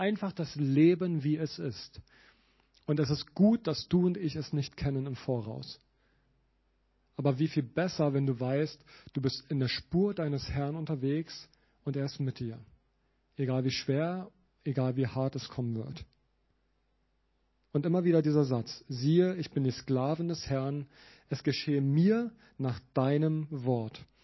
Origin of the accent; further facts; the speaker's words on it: Berlin, Germany; Ich komme ja aus Berlin ursprünglich.